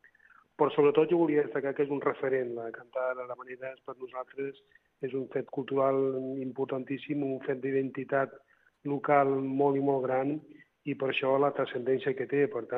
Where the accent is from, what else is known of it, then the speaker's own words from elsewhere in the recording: Andalusia, Spain; first language Spanish; Catalan is a second language; also born or lived in Catalonia; jo soc andalús, soc català, i no tinc cap mena de problema